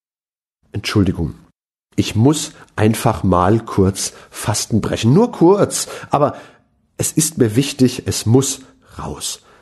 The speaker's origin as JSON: {"language": "German", "town": "Mainz", "region": "Rhineland-Palatinate", "country": "Germany", "said": "als Mainzer habe ich dazu etwas zu sagen."}